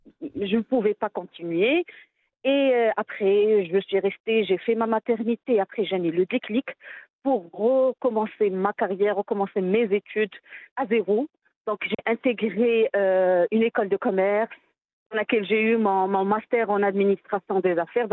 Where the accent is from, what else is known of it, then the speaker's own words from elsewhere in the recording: Morocco; j'étais fière en tant que Marocaine.